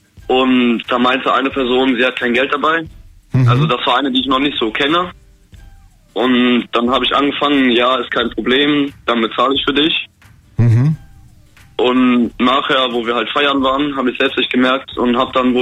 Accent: Koblenz, Rhineland-Palatinate, Germany; Komm aus Koblenz.

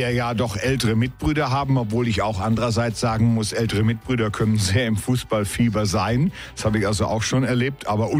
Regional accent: Northern Germany, Germany; Ich komme ja aus Norddeutschland

